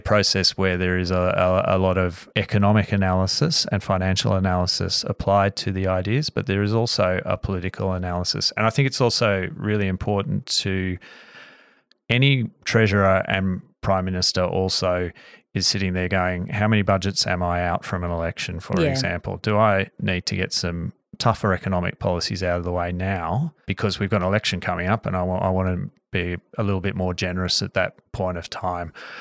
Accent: Canberra, Australian Capital Territory, Australia; I grew up in Canberra.

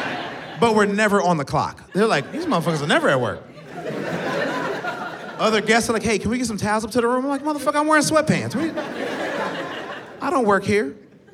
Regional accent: Georgia, United States; I'm from Georgia. We not built for that shit.

